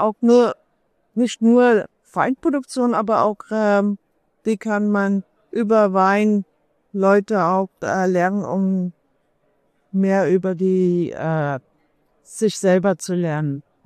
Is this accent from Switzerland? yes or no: no; South Africa; Bin groß geworden in Südafrika. Mein Vater kommt eigentlich aus der Dresden-Gegend, 1951 nach Südafrika ausgewandert